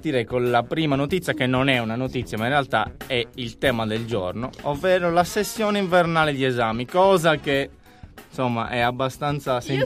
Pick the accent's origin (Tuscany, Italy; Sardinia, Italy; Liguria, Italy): Sardinia, Italy; io non ce la faccio a dirlo con una N, sono sardo, lo dico con due N.